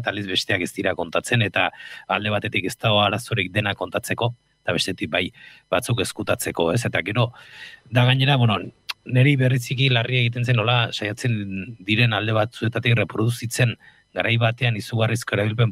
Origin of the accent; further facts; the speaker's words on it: Basque Country, Spain; ni Gipuzkoarra naiz, Gipuzkoan nire gaztaro guztian